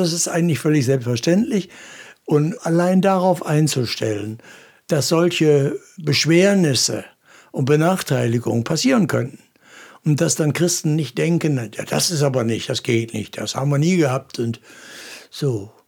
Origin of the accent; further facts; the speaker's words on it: North Rhine-Westphalia, Germany; Im Ruhrgebiet, wo ich aufgewachsen bin, da musste man immer die sozialen Fragen ernst nehmen.